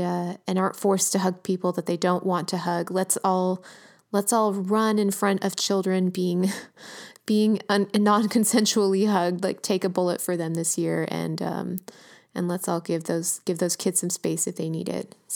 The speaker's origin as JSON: {"language": "English", "town": "Los Angeles", "region": "California", "country": "United States", "tie": "born or raised there", "said": "This book takes place in my hometown, working class"}